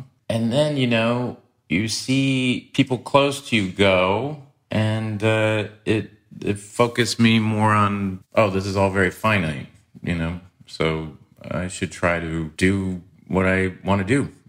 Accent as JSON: {"language": "English", "region": "Midwest", "country": "United States", "said": "but I'm also from the Midwest, like Jason, so we cry a lot."}